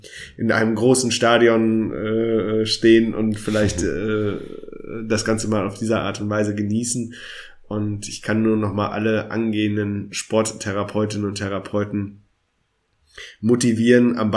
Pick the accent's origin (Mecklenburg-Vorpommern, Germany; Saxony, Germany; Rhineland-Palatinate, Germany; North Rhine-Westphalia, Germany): North Rhine-Westphalia, Germany; Münster; Ich bin Münsteraner, die fahren immer Fahrrad.